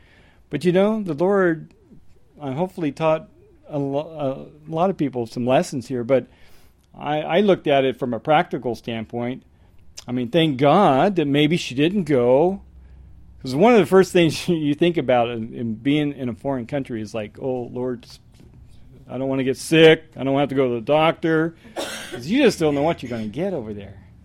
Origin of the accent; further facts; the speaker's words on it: Ohio, United States; I grew up in Ohio.